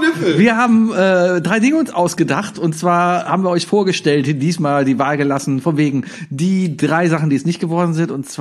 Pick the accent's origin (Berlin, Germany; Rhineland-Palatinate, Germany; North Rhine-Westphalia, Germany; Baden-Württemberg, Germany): North Rhine-Westphalia, Germany; Cologne; Als Kölner Simi, kann ich dir sagen, es ist vollkommen okay.